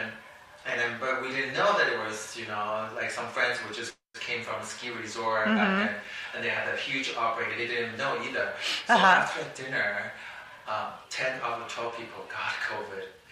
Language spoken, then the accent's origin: English; New York, United States; I'm being a New Yorker, you just send it back.